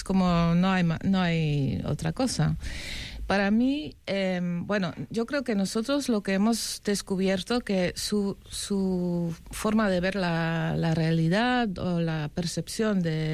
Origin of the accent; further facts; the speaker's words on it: Netherlands; moved away; Entonces vivo aquí, bueno, soy holandesa, vivo aquí 23 años